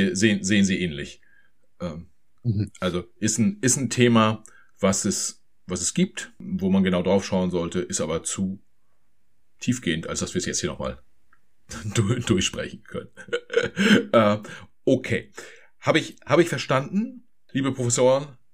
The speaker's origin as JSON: {"language": "German", "region": "East Germany", "country": "Germany", "said": "als Ostdeutscher darf ich das sagen."}